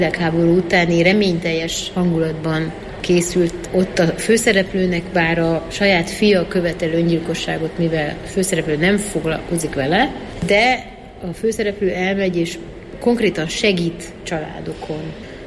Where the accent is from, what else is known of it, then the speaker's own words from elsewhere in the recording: Transylvania, Romania; Tehát ugye erdélyi magyarként nagyon okos dolog jól megtanulni románul, mert az az otthonmaradásnak az egyik kulcsa.